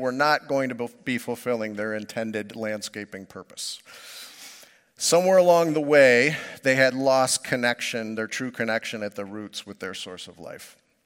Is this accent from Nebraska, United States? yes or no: no; Toledo, Ohio, United States; My house growing up in Cross Gates in South Toledo, we had single car garage, we had a bay window